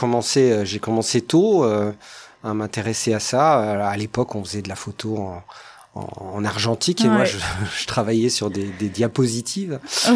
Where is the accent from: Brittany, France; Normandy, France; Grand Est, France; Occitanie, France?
Grand Est, France; il y a eu quelques livres sur le massif vosgien, ma terre natale